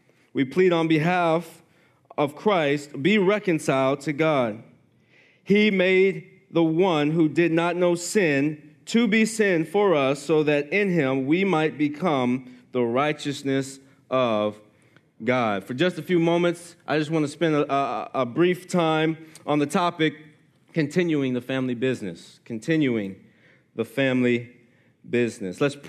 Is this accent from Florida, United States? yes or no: yes; Miami, Florida, United States; now in Clermont, United States; And so me and my wife, we grew up in Miami, Florida, and moved up to Central Florida in 2013.